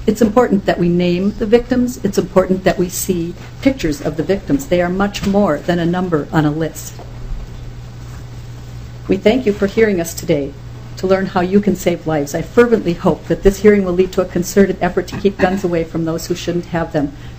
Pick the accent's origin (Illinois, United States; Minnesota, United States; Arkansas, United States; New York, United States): Minnesota, United States; Duluth; I'm from Duluth.